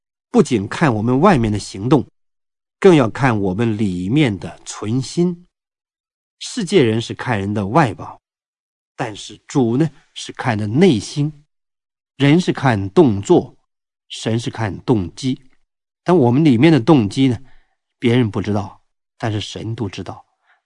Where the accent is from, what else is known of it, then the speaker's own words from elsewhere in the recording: China; 好像我们中国人讲的面有菜色